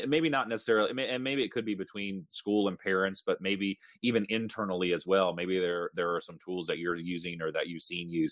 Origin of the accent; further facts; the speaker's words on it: Winston-Salem, North Carolina, United States; The Winston and Salem that's where those names of those cigarettes came from, is my hometown. The RJ Reynolds Corporation is in my backyard.